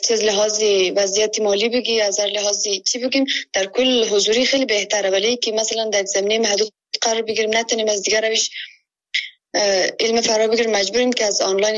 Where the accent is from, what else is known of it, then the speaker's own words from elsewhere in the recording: Afghanistan; now in Kabul, Afghanistan; از ولایت کندی هستم، ولایت ما اینترنت در منطقه که ما زندگی میکنیم کار نمیتن. در مون خاطر من در کابل هستم